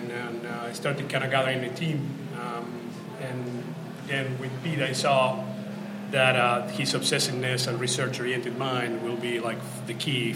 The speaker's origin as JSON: {"language": "English", "country": "Argentina", "lives_now": "Boston, United States", "said": "I'm originally from Argentina, and Argentina, the beer is like not so interesting. So when I got here to Boston"}